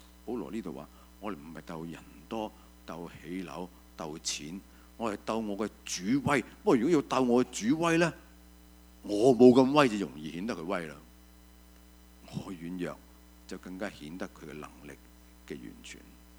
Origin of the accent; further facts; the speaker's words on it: China; 我哋中國人最識呢樣嘅喎